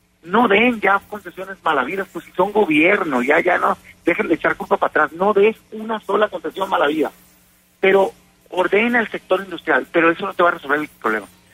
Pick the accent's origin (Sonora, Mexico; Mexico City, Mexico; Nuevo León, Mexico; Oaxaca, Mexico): Sonora, Mexico; Hermosillo; Yo soy de Hermosillo, Sonora, por ejemplo, te lo digo.